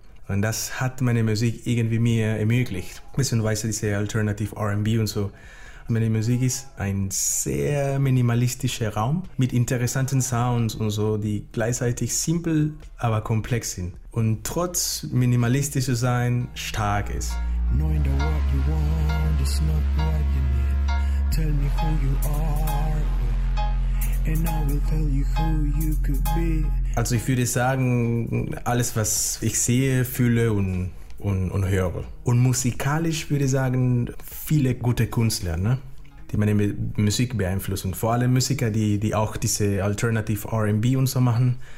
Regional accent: Panama; now in Hamburg, Germany; ich wohne in Deutschland seit fast 9 Jahren. Aber ich komme ursprünglich aus Panama. Das ist ein kleines Land in Mittelamerika. Mega schön, aber Hamburg ist auch schön und ist meine Heimat geworden.

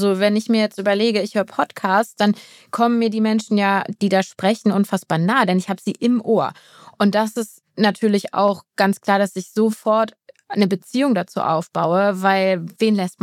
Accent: Rhineland, Germany; Wir kommen beide aus dem Rheinland

